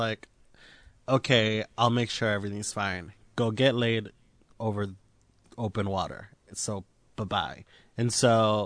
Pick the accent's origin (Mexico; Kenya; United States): Mexico; I grew up in Mexico.